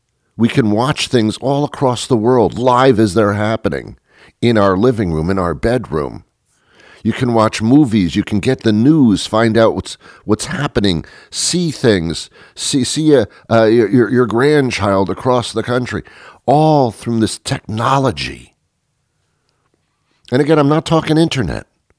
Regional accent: Teaneck, New Jersey, United States; I was brought up in Teaneck, New Jersey, which was about, I'd say about 5 miles into New Jersey from the George Washington Bridge.

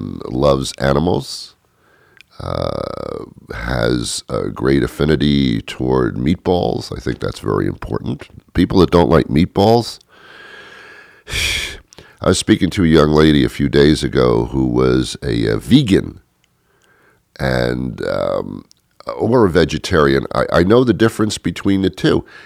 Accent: New Jersey, United States; born there; Yes, I've been in New Jersey, and actually, I was born in New Jersey.

